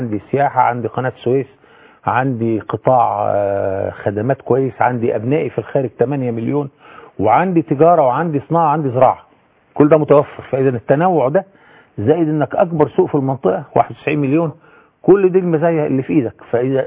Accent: Damietta, Damietta Governorate, Egypt; وانا دمياطي، ودمياط دي مدينة

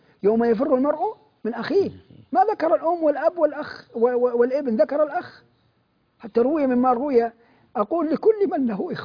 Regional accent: Mecca, Makkah Province, Saudi Arabia; أنا أعرف أناس عندنا في مكة

